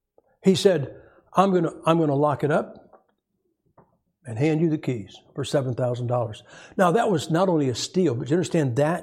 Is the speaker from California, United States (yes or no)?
no; Ohio, United States; See, I'm from Ohio. We had basements, which means we could have one-third more stuff than you guys.